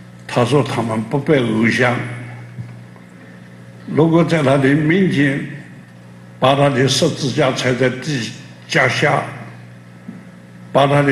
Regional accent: United States; 我们美国人得到硫磺岛

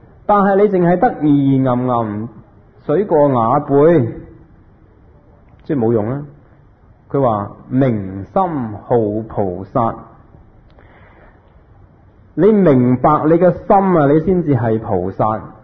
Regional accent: Guangdong, China; 佢哋係我哋廣東人

